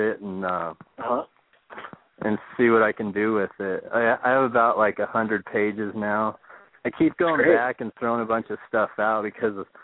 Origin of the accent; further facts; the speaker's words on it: Cheyenne, Wyoming, United States; I spent so many years growing up in Cheyenne and got into drugs and did so much bad shit, and it's like a nowhere place where all this weird, crazy shit happens.